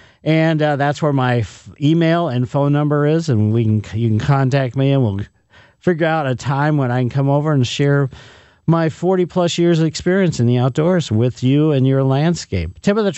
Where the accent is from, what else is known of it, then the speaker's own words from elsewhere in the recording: Ellisville, United States; growing up in Maple Lane in Ellisville, when the cicadas would come